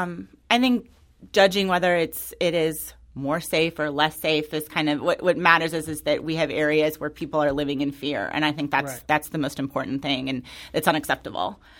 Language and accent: English; Florissant, Missouri, United States; So I grew up in North County. I'm from Florissant.